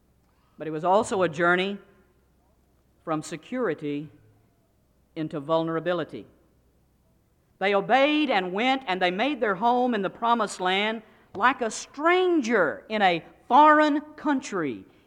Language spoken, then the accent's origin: English; Chattanooga, Tennessee, United States; I grew up in Chattanooga, Tennessee.